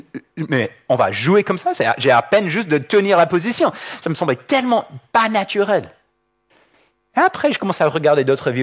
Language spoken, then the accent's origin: French; California, United States; French is a second language; Moi, j'ai grandi avec Sam, Samuel, on a grandi en Californie.